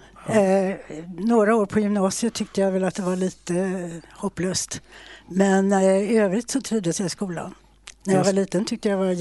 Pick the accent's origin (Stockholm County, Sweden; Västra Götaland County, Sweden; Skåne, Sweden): Stockholm County, Sweden; Stockholm; Jag kommer från Stockholm. Jag har vuxit upp dels söder om stan och dels ute på Loven i Mälaren. Jag har mina rötter i Jämtland, så bägge mina föräldrar kommer därifrån.